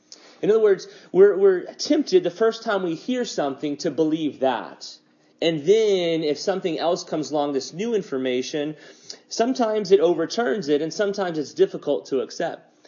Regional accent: Texas, United States; You see, when I was growing up in South Texas, I was in love with the ocean.

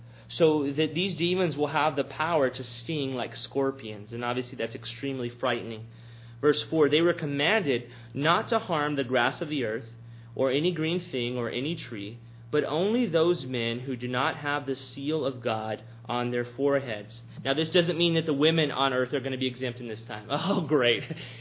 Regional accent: Texas, United States; when I was growing up in South Texas, there were these little bugs that made noise in the summer that we called locusts

